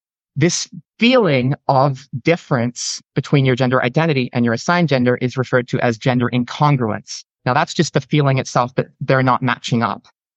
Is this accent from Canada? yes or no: no; Australia; now in United States; I'm currently on a period of leave and I'm living in the US. I am Australian despite how my voice may sound. I've just picked up the accent a little bit.